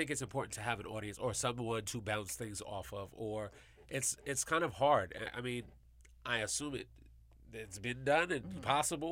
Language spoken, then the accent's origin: English; New York, United States; I'm a big Knicks fan because I'm from New York